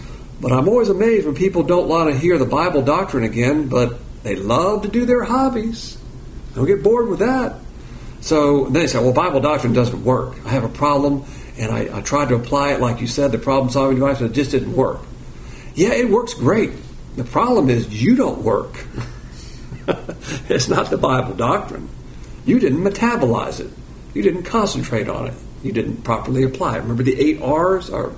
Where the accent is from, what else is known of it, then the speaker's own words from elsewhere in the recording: the South, United States; You might be a Yankee, and I'm a Southerner all the way.